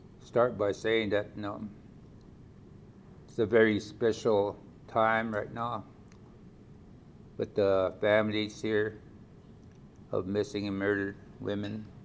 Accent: Cheyenne River Reservation, South Dakota, United States; And I'm from Cheyenne River Reservation. That's where I grew up, and I grew up in the last stages of the boarding school

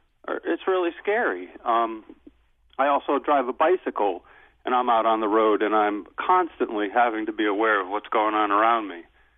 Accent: United States; And, you know, I'm an American, so I'm out driving in my car

